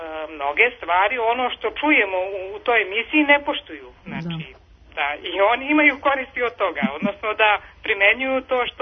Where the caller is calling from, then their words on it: Belgrade, Serbia; Ja sam iz Beograda.